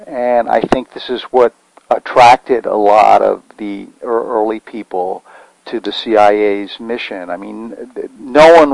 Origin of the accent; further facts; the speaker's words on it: Washington, District of Columbia, United States; I grew up in Washington in the 1950s and 1960s. I was a baby boomer.